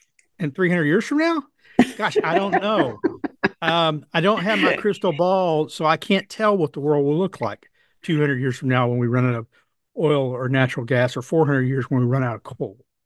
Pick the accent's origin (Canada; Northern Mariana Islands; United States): United States; Texas; But as a Texan who knows that our economy here, a lot of it's built on oil and natural gas